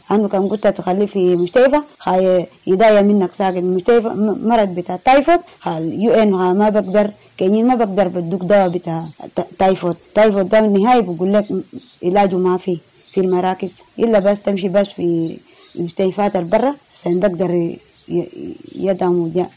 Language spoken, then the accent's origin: Arabic; Um Shuran, South Kordofan, Sudan; now in Kakuma, Kenya; انا جاي من جنوب قردفان منطقة أمشوران.